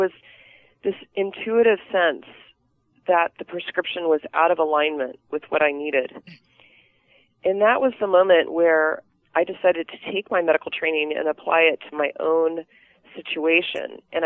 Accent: Maryland, United States; I grew up in Maryland, suburban Maryland

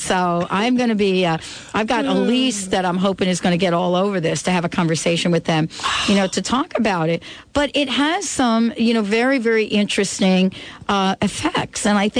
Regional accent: New Jersey, United States; I grew up in Jersey.

